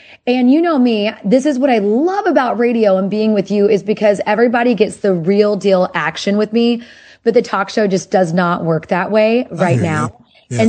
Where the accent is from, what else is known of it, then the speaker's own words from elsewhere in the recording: Oklahoma, United States; I'm not. I am from Oklahoma.